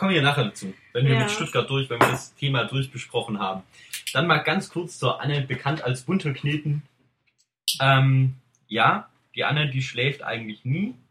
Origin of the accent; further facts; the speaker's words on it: Reutlingen, Baden-Württemberg, Germany; Ich komme ja eigentlich aus Reutlingen.